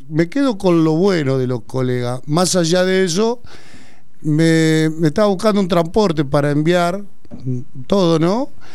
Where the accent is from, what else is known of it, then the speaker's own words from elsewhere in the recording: Argentina; realmente como argentino, él hace sentir también que la lucha no es en vano